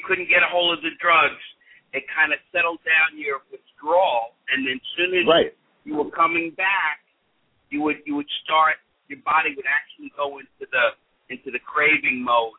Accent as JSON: {"language": "English", "town": "Long Island", "region": "New York", "country": "United States", "said": "Now, originally I'm from Long Island, and we had clam diggers out there."}